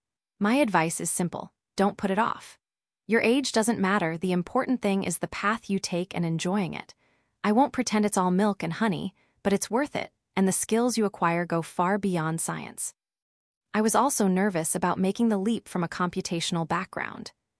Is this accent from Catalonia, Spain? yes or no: yes; Barcelona, Catalonia, Spain; I'm from Barcelona, and I come from a regular working-class family.